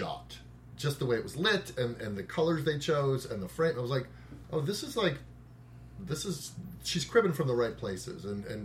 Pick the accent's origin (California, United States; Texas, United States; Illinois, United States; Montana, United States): Illinois, United States; Chicago; It's my hometown.